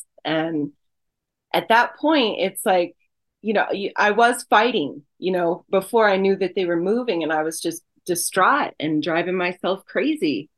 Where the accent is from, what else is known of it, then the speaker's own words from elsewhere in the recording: Denver, Colorado, United States; now in Aurora, United States; I grew up in Denver, Colorado, mostly